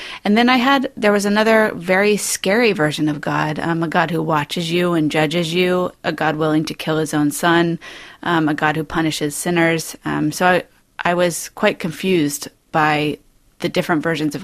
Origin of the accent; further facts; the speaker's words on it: Dallas, Texas, United States; also born or lived in New York City, United States; I did most of my growing up in Texas, in a town called Dallas.